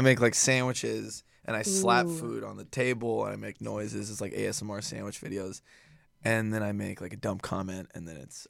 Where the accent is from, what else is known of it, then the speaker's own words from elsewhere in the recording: Petaluma, California, United States; Petaluma. It's kind of like a big farm town. It's 45 minutes north of San Francisco.